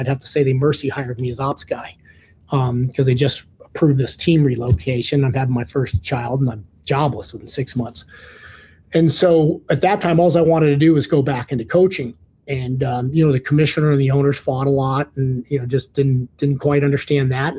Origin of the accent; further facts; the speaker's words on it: Ohio, United States; I grew up in the Midwest in Ohio.